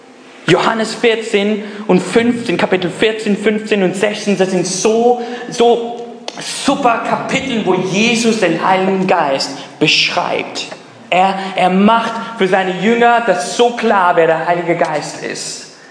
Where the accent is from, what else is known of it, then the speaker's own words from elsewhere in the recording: Pakistan; now in Germany; Ich bin Pakistaner, ich habe auch einen deutschen Ausweis. Ich sehe mich auch als Deutsch